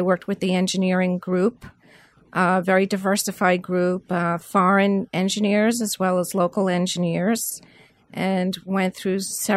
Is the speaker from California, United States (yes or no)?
no; Islandia, New York, United States; I grew up in Islandia, which is also considered Central Islip. Great town.